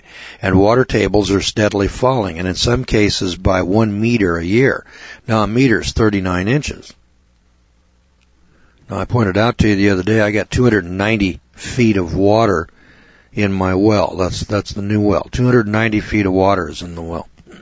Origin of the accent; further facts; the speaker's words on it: California, United States; Now, I'm from California. California would be one of the last places that I'd want to hold up waiting for the Great Tribulation.